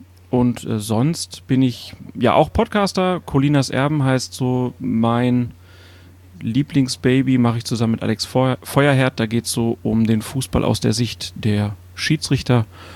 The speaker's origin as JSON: {"language": "German", "region": "Lower Saxony", "country": "Germany", "tie": "born or raised there", "said": "Also ich bin in der Nähe von Hannover groß geworden, so 30 Kilometer westlich."}